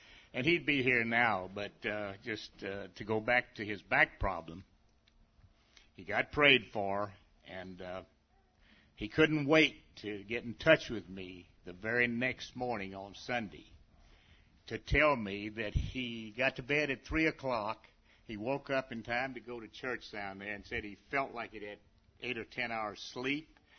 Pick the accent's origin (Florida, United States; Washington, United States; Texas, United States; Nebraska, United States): Texas, United States; Brunham; I'm from Brunham, Texas.